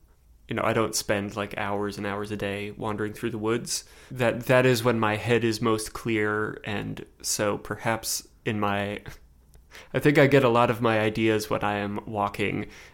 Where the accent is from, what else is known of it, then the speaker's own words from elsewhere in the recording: Connecticut, United States; I like growing up in Connecticut, it was a totally decent place to grow up.